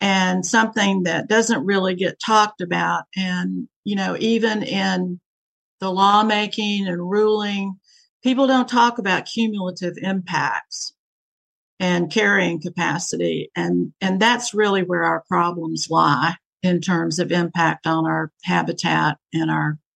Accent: Gainesville, Florida, United States; growing up in Gainesville, you could set your watch at 3 o'clock for a thunderstorm in the afternoon.

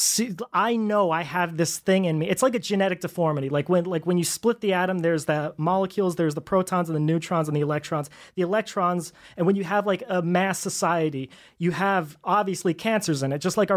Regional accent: Asbury Park, New Jersey, United States; Asbury Park. Then I got kicked out.

